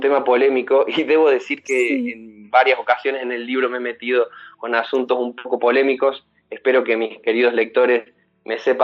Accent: Argentina; pero los argentinos somos muy de River y Boca, como decimos acá, ¿sí?

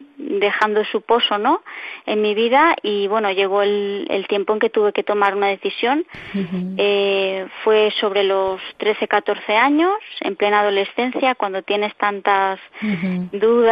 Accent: Barcelona, Catalonia, Spain; now in Palencia, Spain; Vivimos actualmente en Palencia, uh-huh. en Castilla y León, aunque somos de Barcelona.

